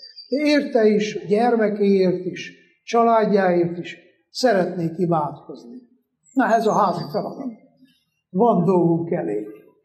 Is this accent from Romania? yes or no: yes; Székely Land, Romania; de Székelyföldön, ahol én felnőttem, lépten nyomon vannak ilyen patakok.